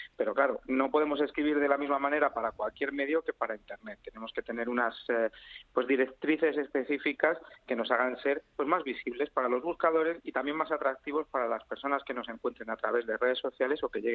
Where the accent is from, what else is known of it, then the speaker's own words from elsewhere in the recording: Almería, Andalusia, Spain; born there; en un periódico provincial, en mi provincia, yo nací en Almería, y en el periódico de Almería empecé en papel